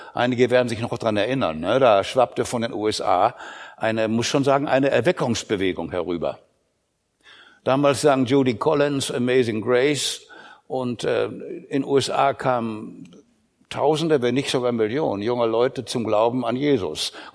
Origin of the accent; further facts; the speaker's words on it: Northern Germany, Germany; Also Karnevalet als Norddeutscher hatte ich da natürlich unheimlich Verstehensprobleme.